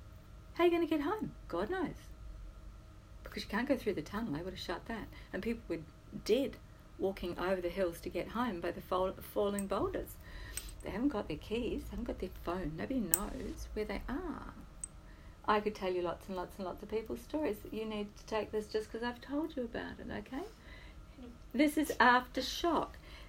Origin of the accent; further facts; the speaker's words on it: Christchurch, Canterbury, New Zealand; This is my hometown. This is not okay.